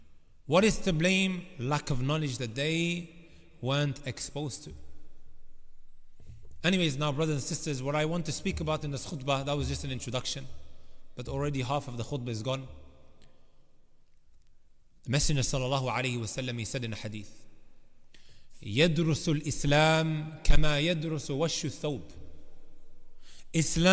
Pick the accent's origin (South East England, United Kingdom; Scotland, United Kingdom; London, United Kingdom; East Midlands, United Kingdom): East Midlands, United Kingdom; Leicester; I'm from Leicester.